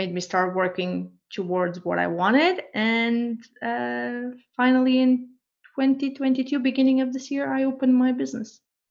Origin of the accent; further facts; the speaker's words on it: Portugal; English is a second language; I'm from Portugal.